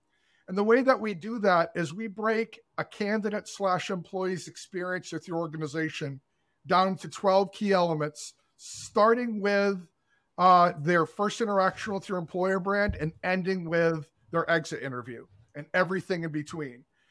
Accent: Massachusetts, United States; I'm from Massachusetts.

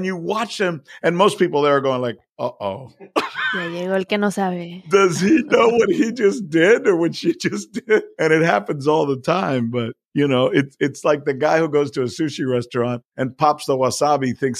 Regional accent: Florida, United States; these were all over, for example, where I grew up in South Florida and in Tampa and in parts of Florida, they're everywhere.

